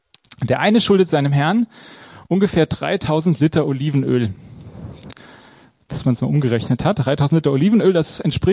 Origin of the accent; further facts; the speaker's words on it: Marburg, Hesse, Germany; Also ich komme aus Marburg, da gibt es tatsächlich noch Bauernhöfe.